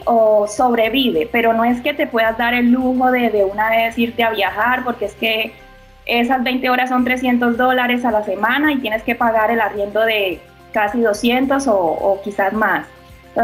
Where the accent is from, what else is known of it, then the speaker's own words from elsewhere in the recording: Colombia; Yo extrañaba mucho... yo en Colombia me vine pues con una relación inconclusa